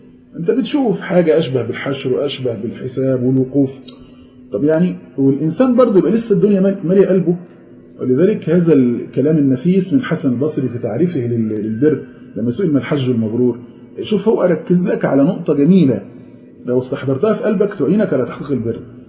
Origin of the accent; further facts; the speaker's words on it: Egypt; يعني مش زي بقولنا عندنا في مصر بمفهوم يعني بر نفسك